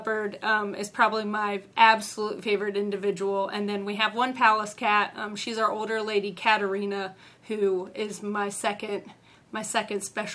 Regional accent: Ohio, United States; Yeah, so I'm from Ohio, and I just grew up having pets

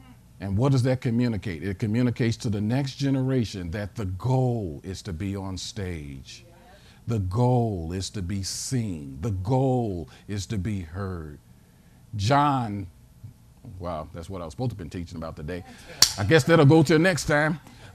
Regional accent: St. Louis, Missouri, United States; I said, I'm from St. Louis, Missouri.

